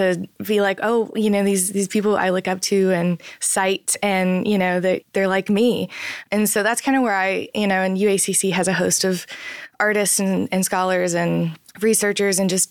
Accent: Kentucky, United States; also born or lived in Whitley County, Kentucky; I moved from Whitley County, Kentucky. So Cumberland Falls, I grew up about 10 minutes away from there.

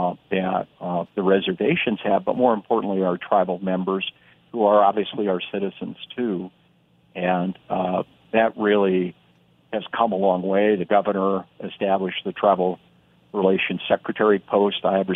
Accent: Yankton, South Dakota, United States; And it happened in my hometown in Yankton and places in Pierre.

